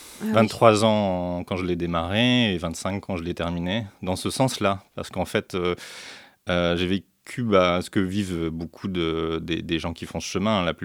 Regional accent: Centre-Val de Loire, France; moved away as an adult; j'ai pas l'accent Lot-et-Garonnais. Je suis originaire du centre de la France, voilà, de la région d'Orléans, dans la campagne orléanaise en fait, pour être exact. Voilà, du milieu plutôt agricole, père agriculteur et mère prof.

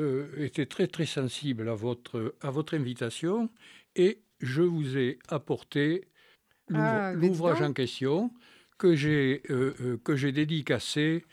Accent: Casteljaloux, Nouvelle-Aquitaine, France; now in Agen, France; je ne suis pas un Agenais de naissance. Je suis originaire de Casteljaloux, donc véritablement de la campagne où je suis né il y a fort longtemps

